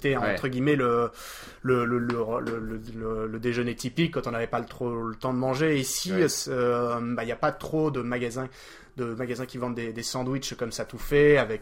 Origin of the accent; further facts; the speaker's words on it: France; moved away; il y a plein de petites choses qui manquent quand on est français.